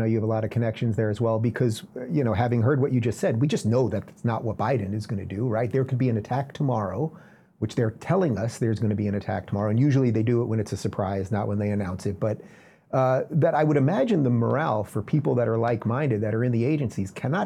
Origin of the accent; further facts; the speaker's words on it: New York, United States; That's my hometown county.